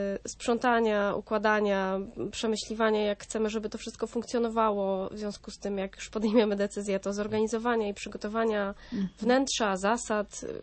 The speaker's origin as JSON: {"language": "Polish", "town": "Gdańsk", "region": "Pomeranian Voivodeship", "country": "Poland", "lives_now": "Toruń, Poland", "said": "bo ja pochodzę z Gdańska i od niecałego roku jestem tu w Toruniu"}